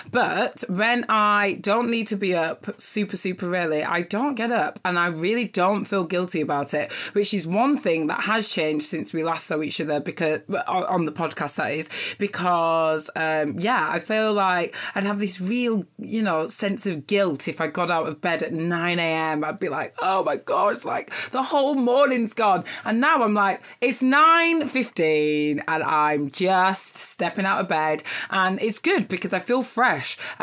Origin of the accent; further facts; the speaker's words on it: Nigeria; you know, I'm Nigerian